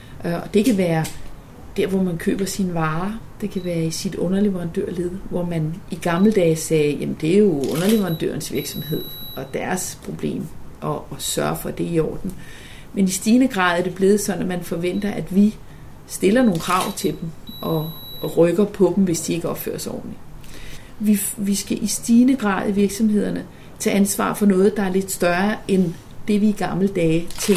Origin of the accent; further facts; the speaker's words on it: Copenhagen, Capital Region of Denmark, Denmark; born there; Jeg er født her i København, og så er jeg... Min mor er jysk, så jeg har også sådan i min barndom, der kom jeg meget på landet.